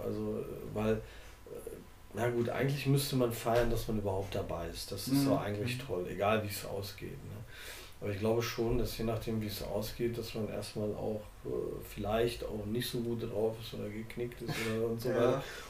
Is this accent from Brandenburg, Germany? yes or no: no; North Rhine-Westphalia, Germany; Ich komme ja aus dem Rheinland.